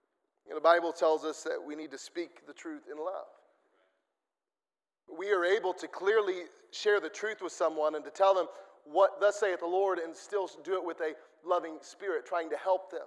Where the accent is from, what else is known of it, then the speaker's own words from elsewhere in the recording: Missouri, United States; I grew up in Missouri. And in Missouri, there's about, I don't know, 75-80% Catholic and Lutheran.